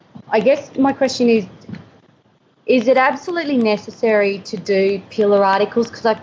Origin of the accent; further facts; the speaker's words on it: Queensland, Australia; I'm from the Sunshine Coast.